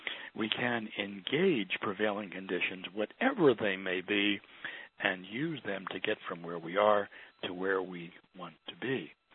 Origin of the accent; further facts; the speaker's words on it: Ventnor, New Jersey, United States; also born or lived in Philadelphia; And we moved from Philadelphia to this little house near the Back Bay in Ventnor, New Jersey, near Atlantic City. So I'm a growing up little boy, you know, curious about everything.